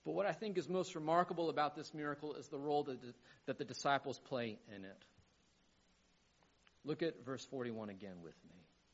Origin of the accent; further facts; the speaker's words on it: Burlington, Vermont, United States; Y'all, I'm from Burlington, Vermont, not Lewiston, Maine.